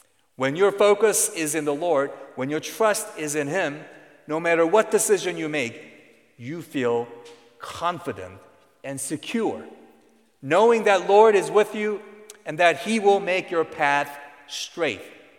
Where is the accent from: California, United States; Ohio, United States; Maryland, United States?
Ohio, United States; Broadview Heights; I'm from Broadview Heights.